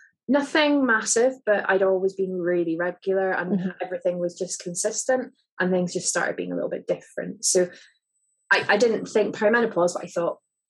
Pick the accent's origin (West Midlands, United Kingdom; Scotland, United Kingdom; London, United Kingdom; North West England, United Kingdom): Scotland, United Kingdom; now in England; I'm originally from Scotland. I'm now living and working in England due to kind of career push.